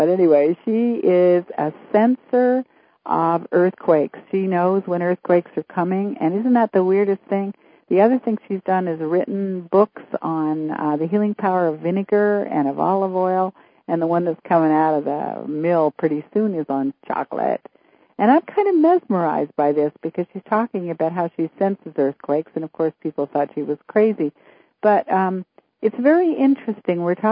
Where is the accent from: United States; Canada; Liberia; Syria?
Canada; Vancouver, British Columbia; also born or lived in Prince George; I'm from British Columbia initially